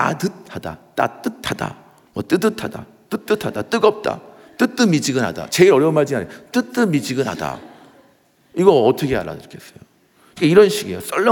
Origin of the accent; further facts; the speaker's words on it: South Korea; 그러니까 아무래도 한국인 입장에서 그것이 정말 새롭더라고요.